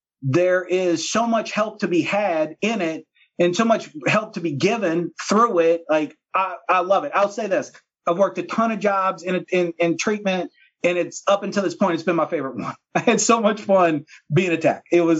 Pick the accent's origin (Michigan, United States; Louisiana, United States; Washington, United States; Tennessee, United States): Louisiana, United States; Destrehan; And I said, oh, my God, I'm from Destrehan.